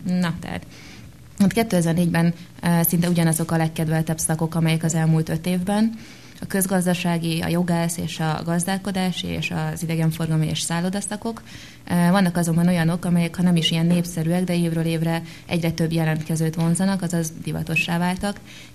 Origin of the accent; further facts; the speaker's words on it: Budapest, Hungary; én pesti vagyok igazából